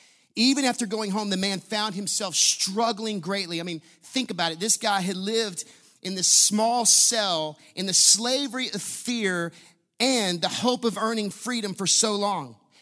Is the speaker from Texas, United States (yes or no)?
yes; Huntsville, Texas, United States; Now, growing up in Huntsville, Texas, the way I did, I was very well versed with the prison system.